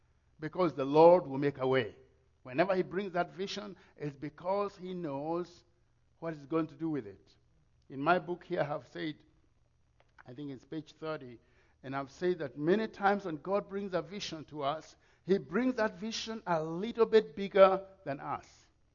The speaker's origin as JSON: {"language": "English", "country": "Kenya", "said": "I didn't even know they existed. And I'm from Kenya."}